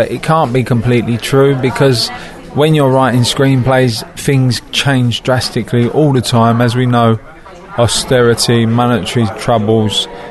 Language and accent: English; London, United Kingdom; I come from London, and a big urban city like